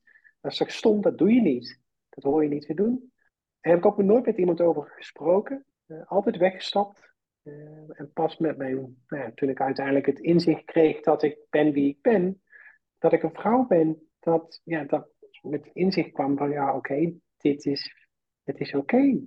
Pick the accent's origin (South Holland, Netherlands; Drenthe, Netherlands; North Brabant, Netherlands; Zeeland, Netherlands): North Brabant, Netherlands; Baarle-Nassau; Ik kom uit Tilburg. En mijn voornaamwoorden zijn zij haar. Ik kom eigenlijk uit een heel klein dorpje. Ook in de buurt van Tilburg, Baarle-Nassau, kom ik eigenlijk vandaan.